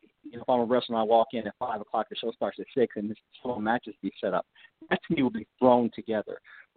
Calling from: Phoenix, Arizona, United States; Hey, Nate. Hey, Tom. … calling from Phoenix Senior, PW Torch VIP subscriber.

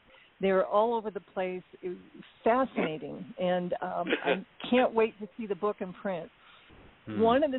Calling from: Centennial, Colorado, United States; I'm calling from Centennial, Colorado.

